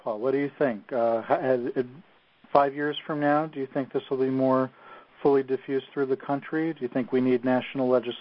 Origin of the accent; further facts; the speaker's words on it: Massachusetts, United States; in my home state, Massachusetts, we're looking at a global payment transition over the next 5 years.